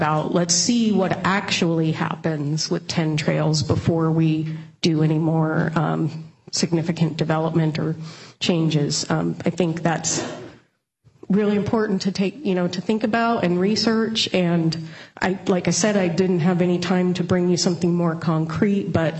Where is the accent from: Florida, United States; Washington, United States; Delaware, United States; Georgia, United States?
Washington, United States; Black Diamond; now in Bellevue, United States; I grew up in Black Diamond. I live in Bellevue now.